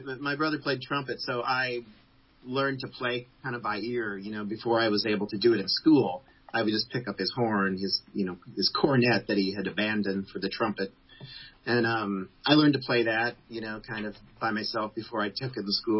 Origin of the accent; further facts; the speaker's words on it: Champaign, Illinois, United States; I grew up in Champaign, Illinois, right?